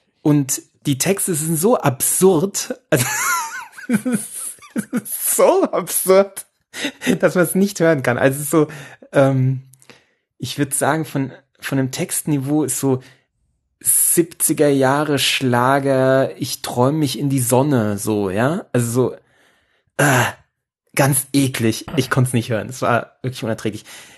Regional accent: Aschaffenburg, Bavaria, Germany; Viel schlimmer. Bei uns in Aschaffenburg trat neulich ein Act auf.

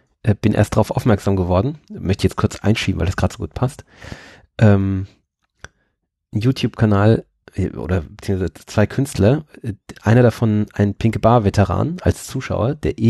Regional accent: Norway; das ist ja ein bisschen anders als bei uns in Norwegen. Da ist es ja schick, Dialekt zu sprechen.

